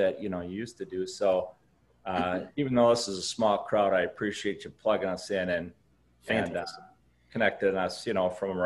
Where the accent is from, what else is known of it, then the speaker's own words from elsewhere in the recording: Minnesota, United States; now in Scottsdale, United States; I'm born and raised in Minnesota, and about 23 years ago, got transferred out to Scottsdale to run a bank.